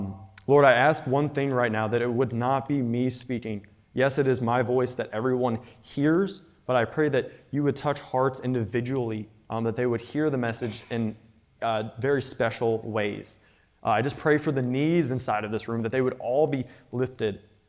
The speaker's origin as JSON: {"language": "English", "region": "Pennsylvania", "country": "United States", "said": "we're both from Pennsylvania, and she was living in Australia."}